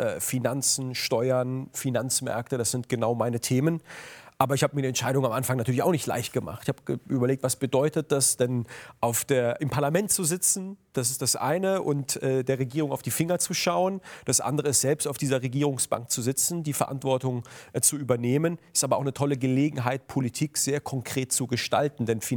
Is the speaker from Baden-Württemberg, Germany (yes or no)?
yes; Heidelberg, Baden-Württemberg, Germany; Aber ich bin in Heidelberg geboren, ich bin hier groß geworden, das ist meine Heimat.